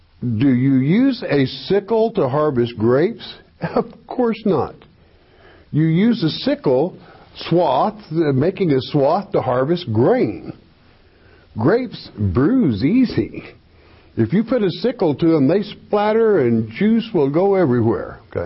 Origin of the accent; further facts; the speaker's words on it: Oklahoma, United States; But many in the tribe from where you're from, and being my home state